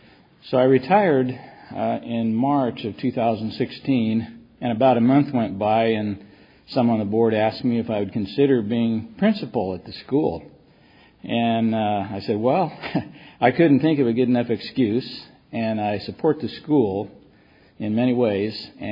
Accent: Modesto, California, United States; I'm from Modesto

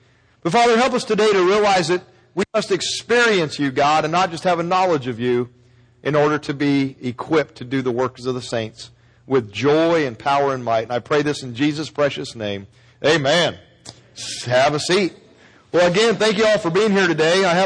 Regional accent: Arizona, United States; accent: Arizona; And I like to use my accent, my Arizona native accent, as I use words here to make points.

